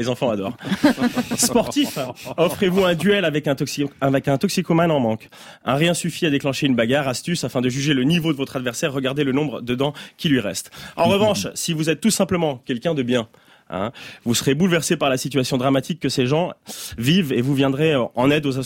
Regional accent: Switzerland; moi en tant que Suisse, du Paris que je découvre à petit.

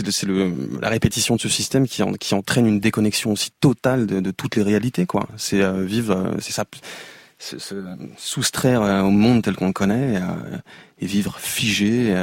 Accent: Cergy, Île-de-France, France; also born or lived in Saintonge; en arrivant à Cergy, j'ai grandi en Saint-Onge jusqu'à mes 7-8 ans, et en arrivant à Cergy

